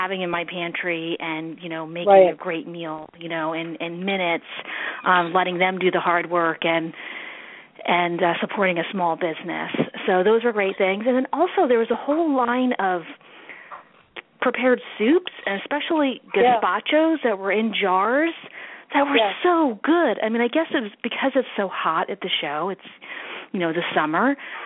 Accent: Neptune, New Jersey, United States; I was over at Alexi and Pate, which is based in here in my hometown, Neptune

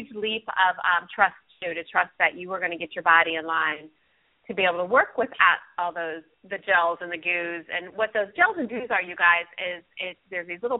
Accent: Ohio, United States; We are going to go right off to Ohio. We're going to go talk to Becky. Becky, yeah, you're back in my home state. And I'm not there.

